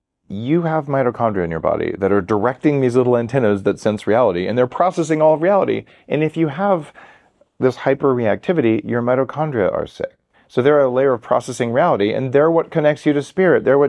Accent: New Mexico, United States; I grew up in New Mexico where green chili is a religion.

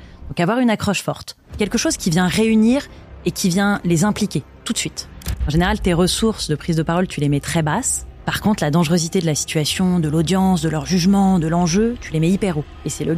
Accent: Paris, Île-de-France, France; je suis parisienne. J'aime Paris et je déteste Paris à la fois.

